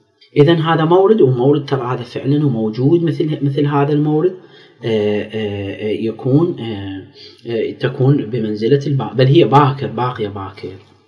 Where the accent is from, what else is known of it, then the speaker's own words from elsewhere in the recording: Iraq; التصرفات هاي لا مشروعة عندنا بالعراق يعني